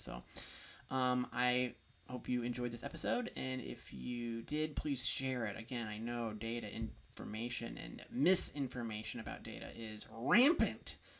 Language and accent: English; Kankakee, Illinois, United States; When I grew up in Illinois, Kankakee, Illinois, the coroner was an elected position.